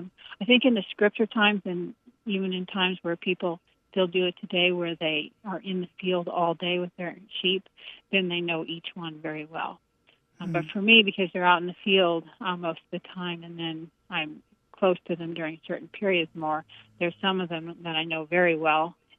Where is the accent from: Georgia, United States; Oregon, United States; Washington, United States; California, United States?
Oregon, United States; Cave Junction; I grew up in Cave Junction, Oregon, on a farm here with my family.